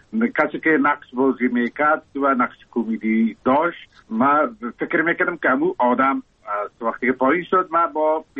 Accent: Kabul, Afghanistan; بله، من زاده کابل هستم، در شهر کابل تولد شدیم، در اونجا رشد کردم.

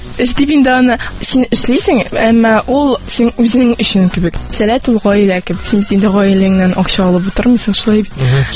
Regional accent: Almetyevsk, Tatarstan, Russia; Мин үзем Әлмәттән

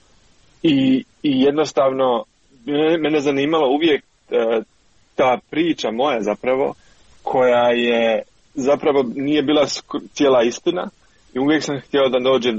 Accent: Sarajevo, Federation of Bosnia and Herzegovina, Bosnia & Herzegovina; što sam ja doživio kao dijete u Sarajevu

